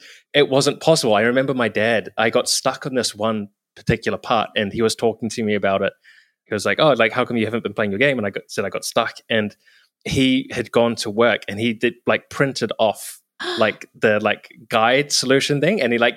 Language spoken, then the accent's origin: English; New Zealand; like I was from New Zealand, but like I happened to be in San Francisco and Seattle and Vancouver at that time.